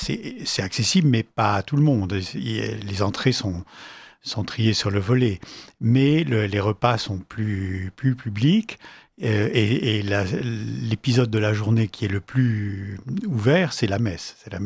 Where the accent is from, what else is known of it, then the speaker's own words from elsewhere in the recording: Toulouse, Occitanie, France; now in Versailles, France; Je suis Toulousain, oui. Mais j'ai aimé Versailles assez jeune.